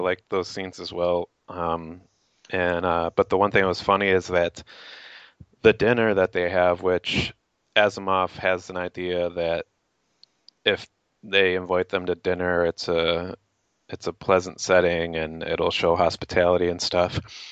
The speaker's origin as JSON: {"language": "English", "region": "New York", "country": "United States", "tie": "born or raised there", "said": "It was funny for me watching it because growing up near Niagara Falls, there's one of the attractions at the falls on the American side is a thing called the Cave of the Winds."}